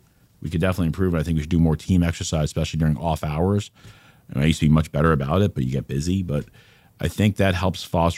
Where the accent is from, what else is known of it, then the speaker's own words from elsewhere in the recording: New York, United States; I wear my emotions on my sleeve. That's being a New Yorker.